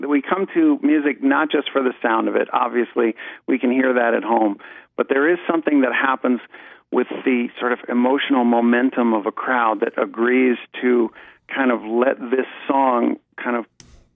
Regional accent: Ohio, United States; moved away as an adult; now in Asheville, United States; I grew up in Northeast Ohio, but I got to Asheville as soon as I could.

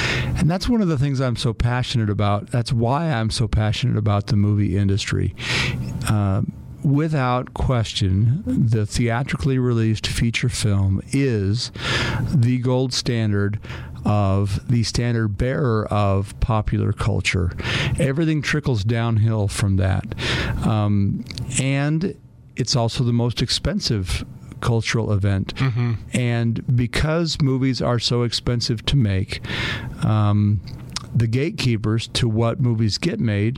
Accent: California, United States; now in Utah, United States; No, I was born and raised in California.

